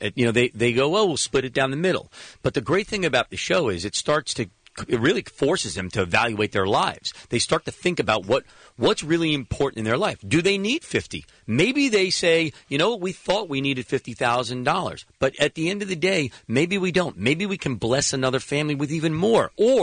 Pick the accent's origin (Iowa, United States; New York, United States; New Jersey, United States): New Jersey, United States; I grew up in Jersey. I don't make Jersey Shore.